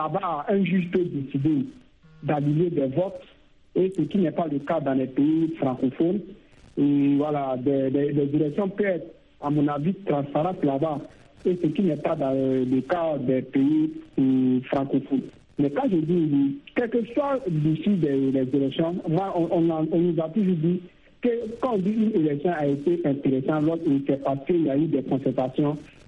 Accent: Burkina Faso; ce qui s'est passé chez nous au Burkina Faso

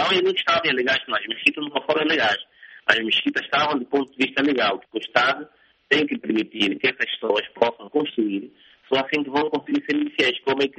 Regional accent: Angola; nós somos angolanos, nossos irmãos também são angolanos, e, portanto, a raça é negra.

